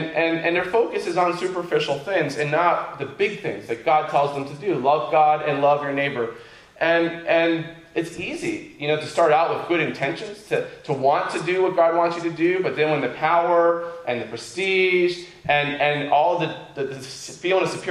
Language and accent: English; Danville, United States; I remember in my hometown in Danville, there's a park.